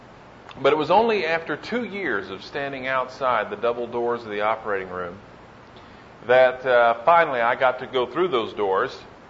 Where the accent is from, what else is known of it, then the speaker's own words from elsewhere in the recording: Oklahoma City, Oklahoma, United States; I'm from Oklahoma City.